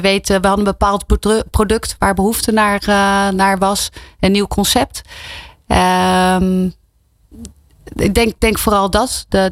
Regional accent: Rotterdam, South Holland, Netherlands; Ik kom uit Rotterdam.

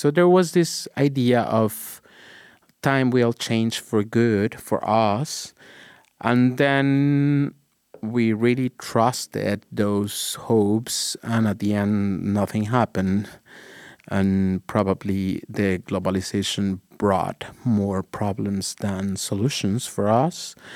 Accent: Ecatepec, State of Mexico, Mexico; in the case of Mexico City, of Ecatepec, which is where I come from

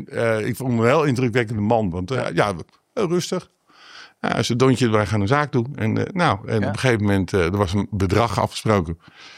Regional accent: Slochteren, Groningen, Netherlands; Ja, wij komen uit Slochteren vandaan.

